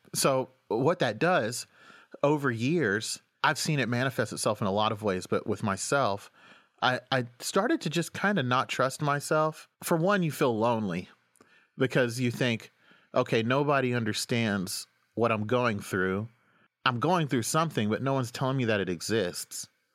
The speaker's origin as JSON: {"language": "English", "region": "Oklahoma", "country": "United States", "tie": "born or raised there", "said": "I grew up in Oklahoma, where there was a lot of violence, you know, towards like black folks and people of color and queer folks."}